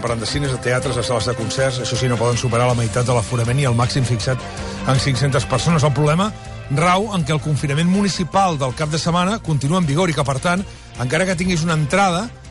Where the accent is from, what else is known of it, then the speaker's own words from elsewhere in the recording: Tarragona, Catalonia, Spain; soc de Tarragona, i me'n vaig a les 10 del matí cap a Barcelona